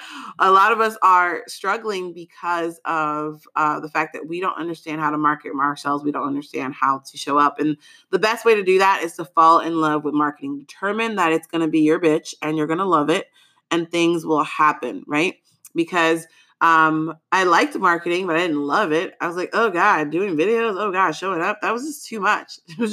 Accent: United States; Like I'm Haitian American. If you're Haitian, you know, your parents will never stop talking.

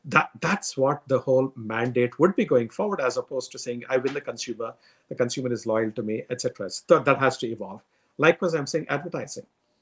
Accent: India; When I grew up in India

